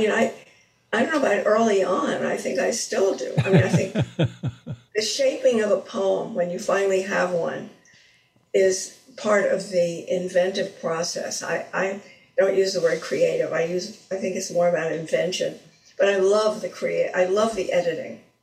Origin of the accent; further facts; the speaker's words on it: Manhattan, New York, United States; I grew up in Manhattan.